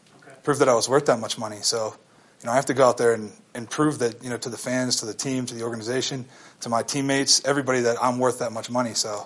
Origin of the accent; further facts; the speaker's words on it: United States; He's from Australia. I'm from America.